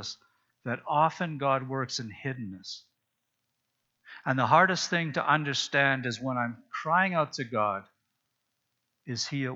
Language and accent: English; Saskatchewan, Canada; Well, I was from Saskatchewan, I'd never seen a chainsaw because we don't have trees, we don't need chainsaws.